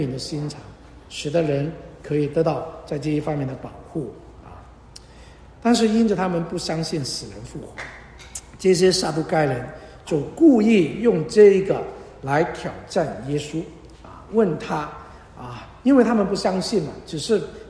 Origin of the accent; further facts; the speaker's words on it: China; 这个比我们中国人的封建思想差不多